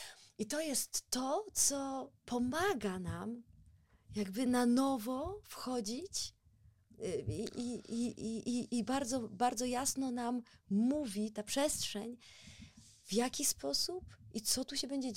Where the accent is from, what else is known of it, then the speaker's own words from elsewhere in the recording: Warsaw, Masovian Voivodeship, Poland; o pracowni plastycznej pani Basi Szydelskiej na Żoliborzu w Warszawie. Ja pamiętam, bo tam całe moje dzieciństwo spędziłam w tej pracowni.